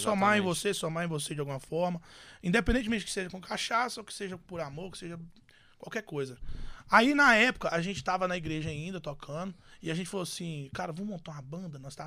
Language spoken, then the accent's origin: Portuguese; Periquito, Minas Gerais, Brazil; Nossa, a cidade chama Periquito, Periquito. Minas Gerais.